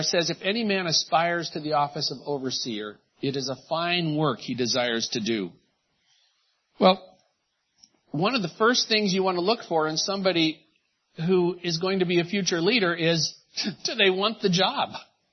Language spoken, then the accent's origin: English; San Leandro, California, United States; When I grew up in San Leandro, long ago, San Leandro was pretty, homogenous in terms of race, ethnicity, nationalities. Wasn't very mixed.